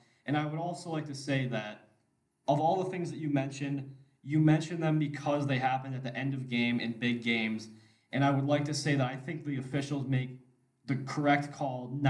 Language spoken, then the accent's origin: English; Newberry, Michigan, United States; Shout out to the 906. I'm from Newberry, Michigan. Very small town, less than 1,000 people, or about 1,000 people.